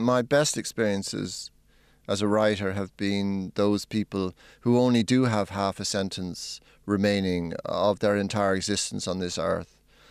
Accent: Ireland; genetics as an Irishman, I'd have to put a question mark over. Like all peoples, I mean, if we are a people, we are capable of extraordinary, redeeming generosity

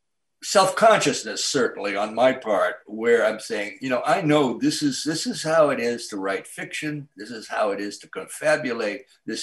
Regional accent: Canada; now in United States; And I am myself Canadian and Canadian-American. My father's Canadian. Three of my grandparents are Canadian. And I've lived most of my adult life on the borders of the border of Canada in the Northeast, in New Hampshire, and here now in upstate New York.

